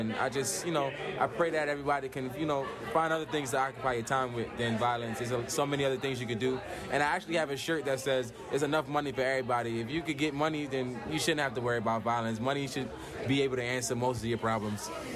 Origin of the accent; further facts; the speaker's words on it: Brooklyn, New York, United States; Well, I grew up in Brooklyn, New York, so in Brooklyn, violence is everywhere.